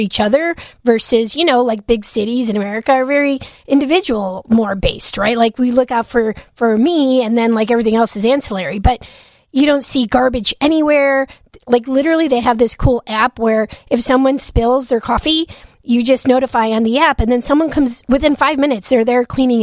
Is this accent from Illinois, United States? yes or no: yes; Chicago, Illinois, United States; born there; I'm a neighborhoods girl. I was born in Chicago. I was born in Little Village, Hispanic community.